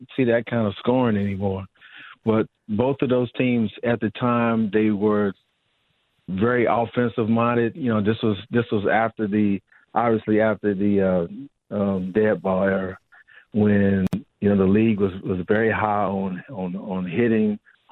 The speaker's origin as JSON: {"language": "English", "town": "Kansas City", "region": "Missouri", "country": "United States", "said": "I'm from Kansas City. There's so many statues."}